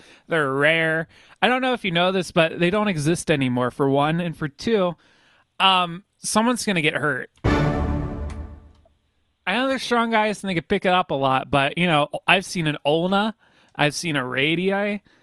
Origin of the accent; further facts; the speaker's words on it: Thermopolis, Wyoming, United States; I'm from Wyoming, born and raised. Thermopolis.